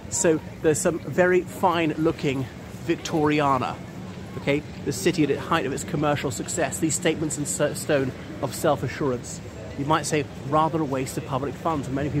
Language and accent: English; Ireland; from Ireland. Here I'm in Birmingham, United Kingdom.